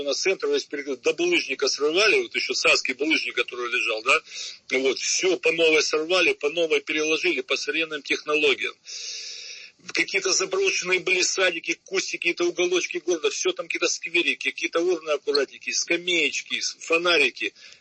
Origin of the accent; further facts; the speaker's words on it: Crimea, Ukraine; я как коренной крымчанин, здесь родился мой прадед, и дед, и отец, и я, и дети мои, то, слава Богу, родились, сыновья.